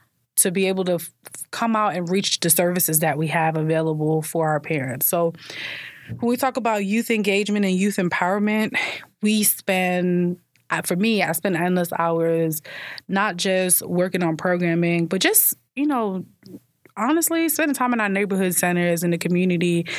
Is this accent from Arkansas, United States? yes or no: no; Brooklyn, New York, United States; You know, I was born in Brooklyn, and I took public transit from a young age. public transit alone from at a young age going to school.